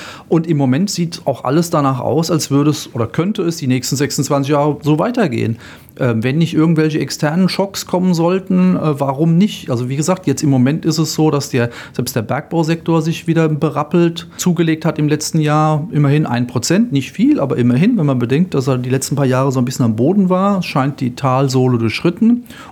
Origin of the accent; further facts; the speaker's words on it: Germany; Ich bin Volkswirt und vor allem ich bin Deutscher.